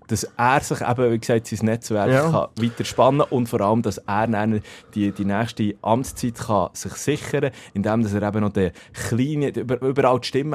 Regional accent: Switzerland; also als Schweizer

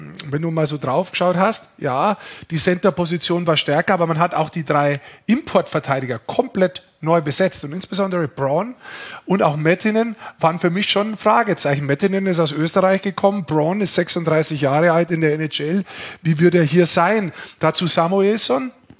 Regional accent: Bavaria, Germany; ich bin Niederbayer

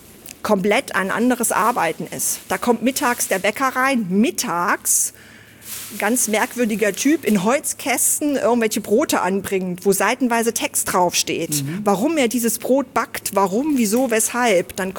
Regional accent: Harz, Germany; Eigentlich bin ich ein Harzer Kind.

